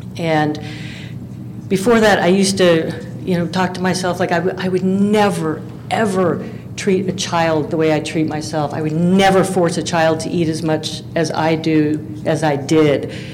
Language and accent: English; San Jose, California, United States; I'm from San Jose, California.